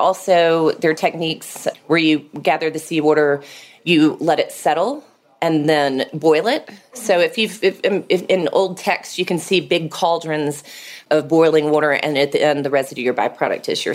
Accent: Atlanta, Georgia, United States; And when I moved back to Atlanta, my hometown, I knew I didn't want to have a restaurant.

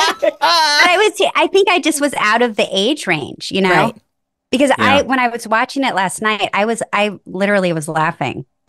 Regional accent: Nebraska, United States; moved away as an adult; also born or lived in New York; so I'm from Nebraska and I moved to New York to go to acting school.

